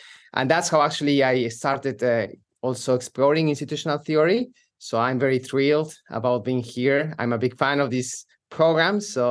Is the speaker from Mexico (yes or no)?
yes; Mexico City, Mexico; So I'm originally from Mexico City.